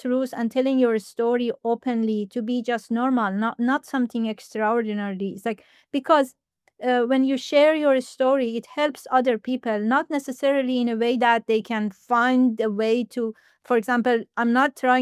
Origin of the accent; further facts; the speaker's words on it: Iran; moved away as an adult; now in Japan; I was born, first of all, I'm from Iran, and I lived in Iran for 26 years before I moved to Japan.